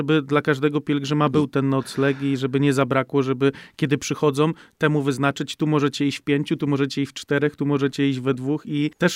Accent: Kalisz, Greater Poland Voivodeship, Poland; U nas w Kaliszu jest inaczej.

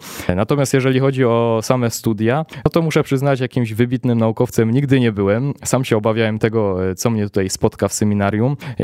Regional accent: Ostrów Wielkopolski, Greater Poland Voivodeship, Poland; Tak jest, pochodzę z samego Ostrowa, tam się urodziłem i od najmłodszych lat tam się wychowywałem.

